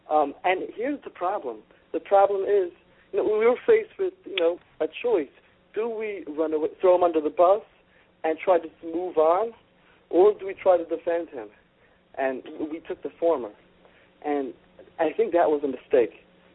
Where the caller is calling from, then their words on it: Lakewood, New Jersey, United States; I'm calling from Lakewood, from the Peach organization.